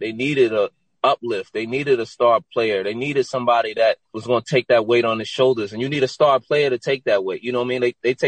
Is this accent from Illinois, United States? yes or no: no; Brooklyn, New York, United States; I'm from Brooklyn.